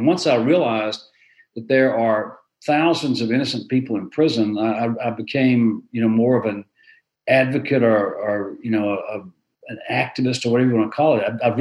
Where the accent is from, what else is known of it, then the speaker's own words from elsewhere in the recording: Arkansas, United States; born there; I was born in Northern Arkansas